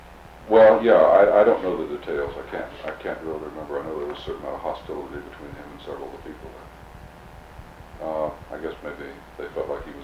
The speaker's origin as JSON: {"language": "English", "town": "Washington", "region": "District of Columbia", "country": "United States", "tie": "born or raised there", "also_born_or_lived": "Asheville, North Carolina", "said": "I was born in Asheville, but I actually brought up in Washington, D.C., but the parents have had this summer place, this farm, orchard, out of the mountains for the last 25 years."}